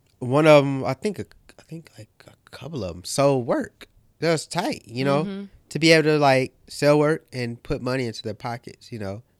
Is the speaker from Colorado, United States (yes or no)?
no; St. Louis, Missouri, United States; So I curated an art show back home in St. Louis, where I'm originally from. I'm from St. Louis, Missouri.